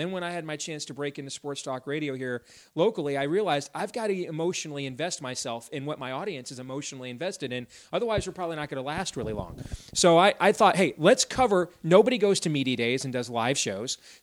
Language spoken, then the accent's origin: English; Michigan, United States; also born or lived in Iowa; I was born here, but I grew up in Michigan. And when you spend your teenage years around a group of teams, that's where you build your bond.